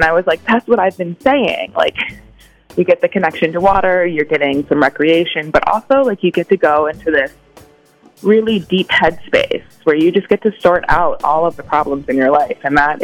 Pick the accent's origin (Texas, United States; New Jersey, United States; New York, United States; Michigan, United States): New Jersey, United States; I am originally from New Jersey, and I came here on a business trip.